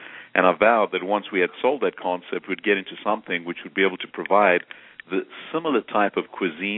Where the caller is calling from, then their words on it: Atlanta, Georgia, United States; I'm calling from Atlanta, Georgia.